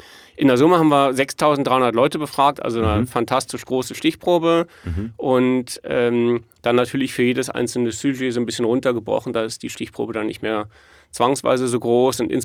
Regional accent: Chur, Grisons, Switzerland; accent: Graubünden German; Ja, das ist jetzt gutes Graubündnerdeutsch, aber das würde ich jetzt irgendwie anders sagen. Oder jetzt hier bei uns in Chur ist es halt nicht

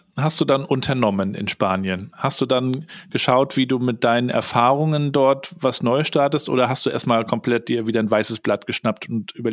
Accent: Rostock, Mecklenburg-Vorpommern, Germany; Ich bin hier in Rostock in einer Kirchgemeinde groß geworden. Meine Eltern schon, Großeltern auch.

